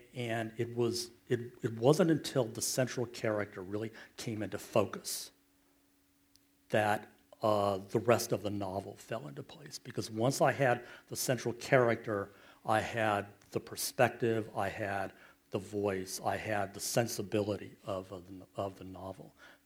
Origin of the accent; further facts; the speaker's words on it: Los Angeles, California, United States; I grew up less in the Hollywood L.A. and more in the aerospace L.A.